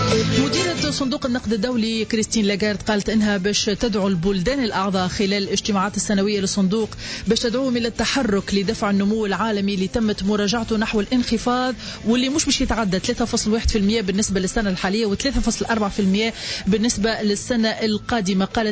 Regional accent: Tunisia; وباش تشارك فيها بلادنا تونس.

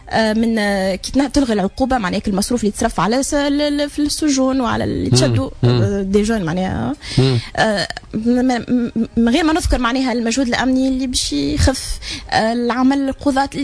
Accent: Tunisia; لازمنا نعرفوا انه عندنا في تونس مليون مستهلك.

